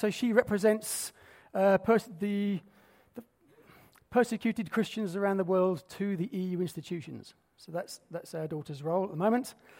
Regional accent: Salford, North West England, United Kingdom; So, as Terry said, we're from Manchester, although technically we're from Salford.

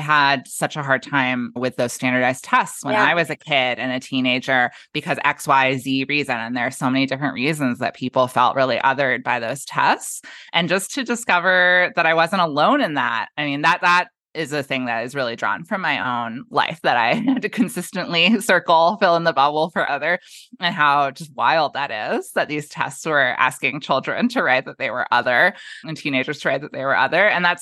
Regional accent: Berkeley, California, United States; I'm from Berkeley. I'm from California.

